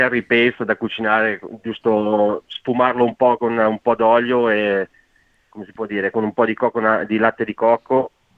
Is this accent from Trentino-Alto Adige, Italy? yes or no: no; Varese, Lombardy, Italy; essendo del profondo nord, perché sono originario di Varese, vicino a Milano